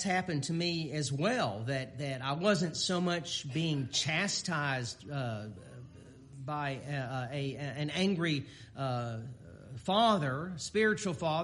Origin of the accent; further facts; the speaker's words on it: Houston, Texas, United States; also born or lived in Dallas; born and raised in Houston, learned to drive there, moved to Dallas, and now we have kids in San Antonio.